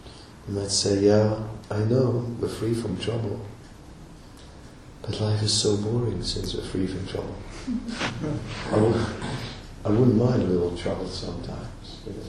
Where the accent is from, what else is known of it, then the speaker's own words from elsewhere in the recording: North Holland, Netherlands; I'm from Holland, and my family were for many generations directors in big multinational companies